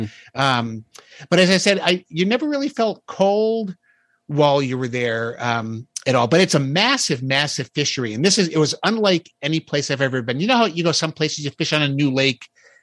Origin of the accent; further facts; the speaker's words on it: Massachusetts, United States; moved away as an adult; now in Ohio, United States; So I hadn't been ice fishing since I moved from Massachusetts to Ohio 25 years ago.